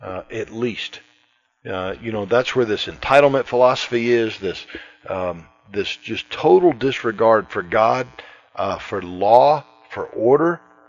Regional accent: the South, United States; and I'm from the South too. So, you know, the culture of Dixie, and yes, ma'am.

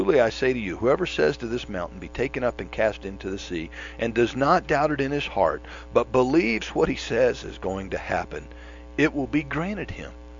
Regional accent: Florida, United States; this is what it was like growing up in Florida. You know, we used to dig ditches and cut grass in this kind of temperature.

